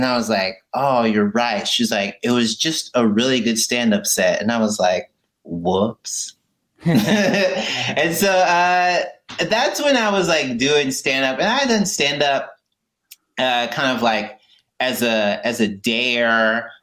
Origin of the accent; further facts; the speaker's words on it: the South, United States; what's that mean as a Southerner, as a Black person, as a queer person?